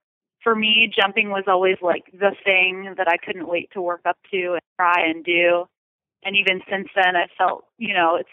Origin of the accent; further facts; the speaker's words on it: Asheville, North Carolina, United States; I grew up in near Asheville, North Carolina, and I did some hunt seat riding